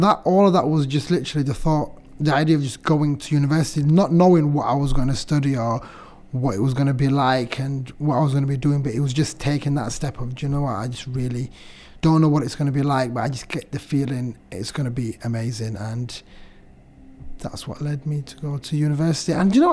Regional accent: Sheffield, Yorkshire and the Humber, United Kingdom; because I grew up in Sheffield and not a lot of people from my area went to university at all

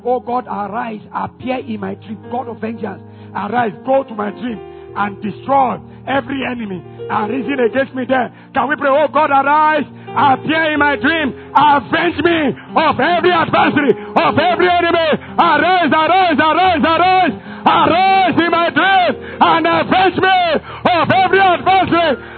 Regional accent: Ogbomosho, Oyo, Nigeria; I am from Ogbomosho, not a village.

